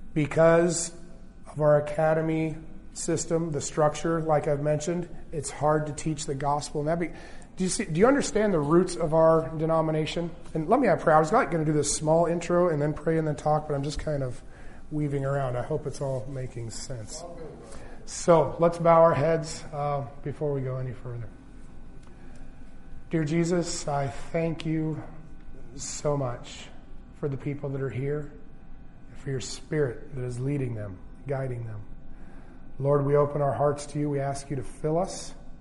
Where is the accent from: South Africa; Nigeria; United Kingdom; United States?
United States; Loma Linda, California; born there; Maybe I should back up and give you a little bit more background to this. I was born in Loma Linda.